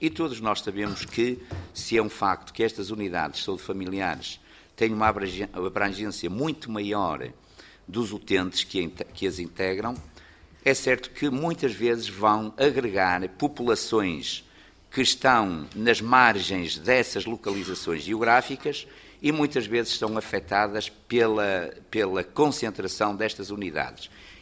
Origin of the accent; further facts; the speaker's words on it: Braga, Portugal; Eu sou também do Distrito de Braga, conheço mais ou menos bem a Vila de Caldelas